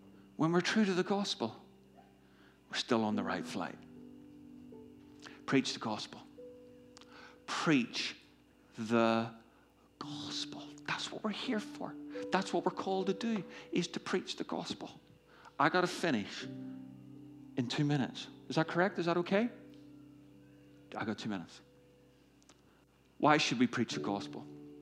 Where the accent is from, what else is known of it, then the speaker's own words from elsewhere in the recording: Northern Ireland, United Kingdom; now in United States; I grew up in Northern Ireland.